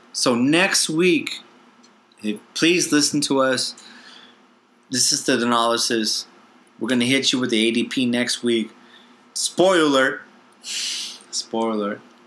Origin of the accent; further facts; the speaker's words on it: California, United States; At least in our state, we're from California.